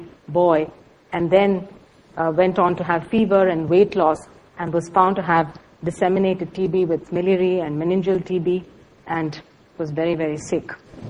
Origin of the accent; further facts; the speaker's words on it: India; I come from India